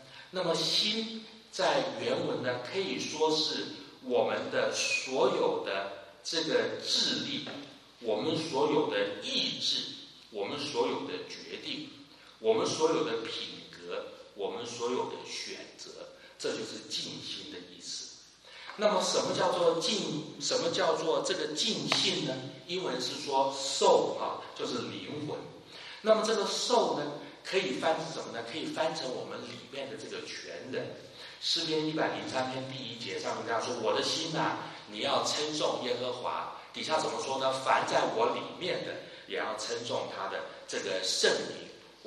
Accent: China; 我们中国人喜欢说养儿防老

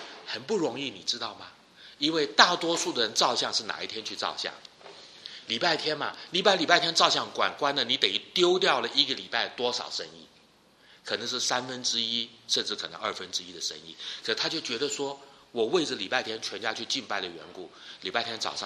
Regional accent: Taiwan; 我自己小时候也经过这样的事，我在台湾长大

